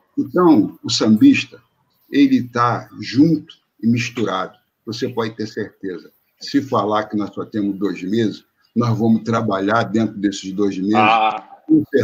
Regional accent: Rio de Janeiro, Brazil; eu sou sambista, sou nascido e criado no Morro de Mangueira. Nasci no tempo de parteira.

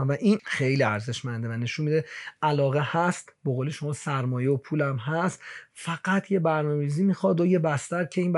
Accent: Iran; ما به عنوان یک ایرانی خودمون رو ثابت کنیم

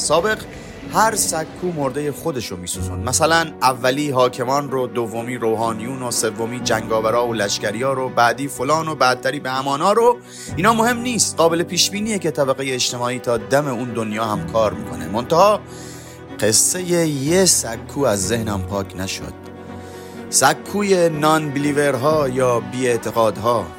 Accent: Bushehr, Iran; now in Tehran, Iran; من از بوشهر میام تهران.

